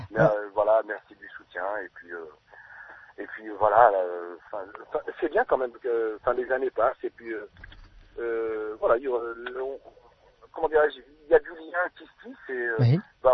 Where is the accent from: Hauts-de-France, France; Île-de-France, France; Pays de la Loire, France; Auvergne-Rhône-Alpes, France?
Auvergne-Rhône-Alpes, France; Ouais, je suis auvergnat.